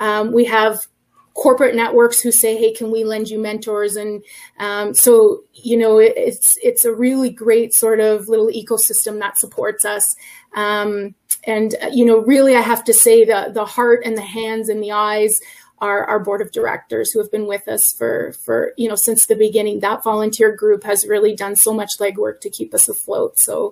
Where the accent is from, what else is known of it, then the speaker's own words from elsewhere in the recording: Sarnia, Ontario, Canada; I was born and raised in Sarnia